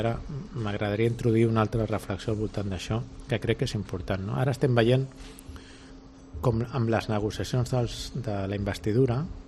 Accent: Catalonia, Spain; jo com a català em dol, perquè jo no sóc separatista

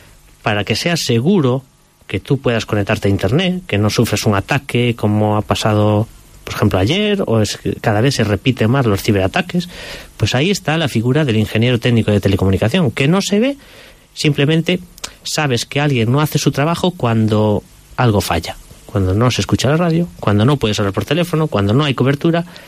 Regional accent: Galicia, Spain; Como buen gallego, la respuesta es otra pregunta, ¿no?

